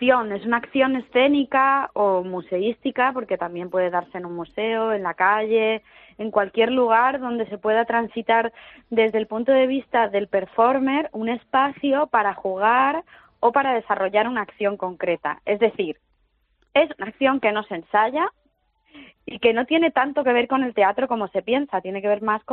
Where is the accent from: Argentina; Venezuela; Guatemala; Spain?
Spain; Madrid, Community of Madrid; now in Málaga, Spain; yo soy de Madrid pero vivo aquí